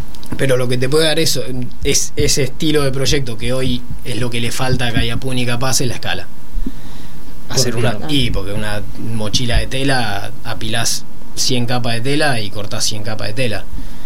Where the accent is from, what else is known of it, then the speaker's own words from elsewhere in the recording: Argentina; Yo soy muy argentino, industria nacional y todo nacional.